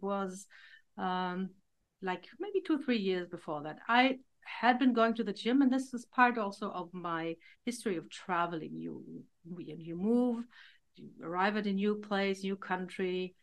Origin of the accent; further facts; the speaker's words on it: Germany; English is a second language; moved away as an adult; I grew up in Germany, lived there until I was about 30, I think.